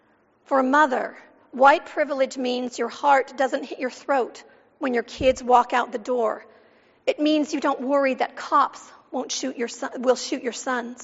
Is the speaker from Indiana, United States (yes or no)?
yes; Gary, Indiana, United States; in my hometown of Gary, Indiana, under circumstances that to this day don't make sense to me.